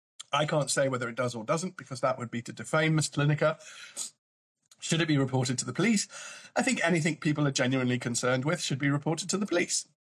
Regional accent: United Kingdom; In the old days, we used to stay quiet and sort of do that thing of being very British, of communicating without talking.

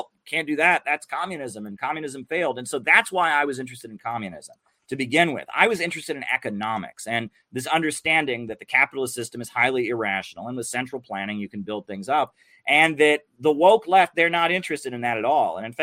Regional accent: Ohio, United States; I was a kid growing up in Ohio in the 90s

